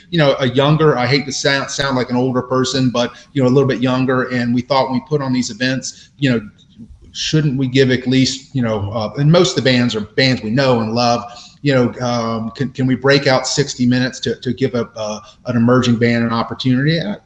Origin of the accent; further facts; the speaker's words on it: Florida, United States; And I'm from Florida, so I didn't want it to, you know, kind of have a Florida event.